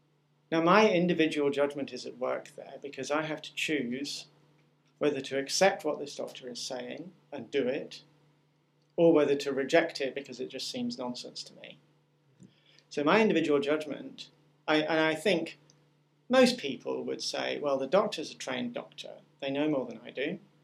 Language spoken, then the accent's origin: English; England, United Kingdom; now in United States; I'm in America now, but I grew up in England